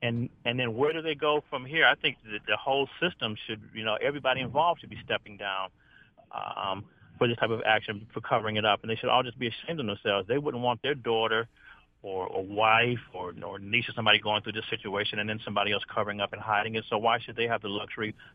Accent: United States; And I guess, as an American taxpayer, I was just appalled.

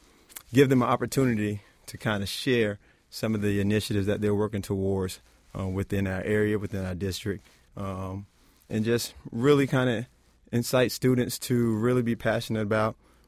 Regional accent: Florida, United States; Me being a transplant, I'm originally from Florida

